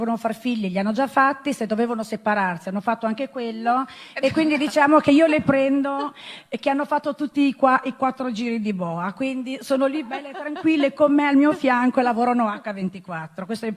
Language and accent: Italian; Emilia-Romagna, Italy; poi io sono emiliana e nonostante sia così emancipata